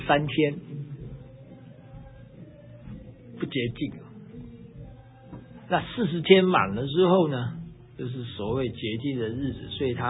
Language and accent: Chinese; China; 就像好像我们中国人过年了，我们贴那个春联呢